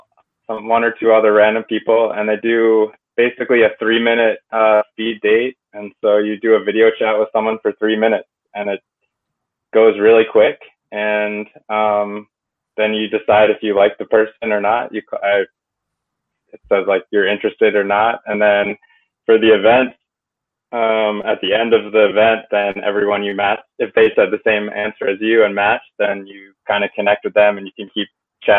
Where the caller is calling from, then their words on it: New Jersey, United States; No, I'm in New Jersey right now.